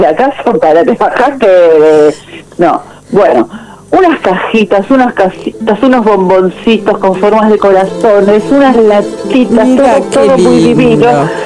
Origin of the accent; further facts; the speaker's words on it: Argentina; los argentinos no somos argentinos